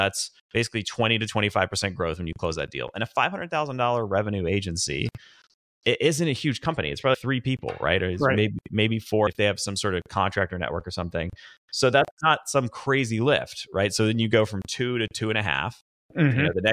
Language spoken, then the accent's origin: English; Nashville, Tennessee, United States; also born or lived in New York; I'm from Nashville, Tennessee, grew up in Nashville. I worked at Goldman Sachs up in New York for a number of years out of college. Came back to Nashville about 13 years ago